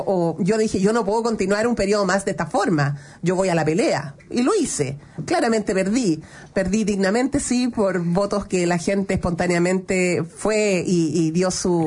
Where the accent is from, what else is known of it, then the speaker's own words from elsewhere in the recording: San Ramón, Santiago Metropolitan Region, Chile; Yo me crié en San Ramón, crecí, me eduqué en la comuna de San Ramón.